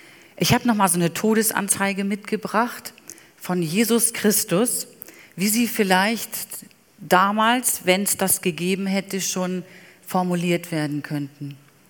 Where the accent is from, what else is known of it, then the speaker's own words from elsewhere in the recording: Lübeck, Schleswig-Holstein, Germany; Und wie ich jung war und in der Jugend war, in meiner Heimatgemeinde, damals in Lübeck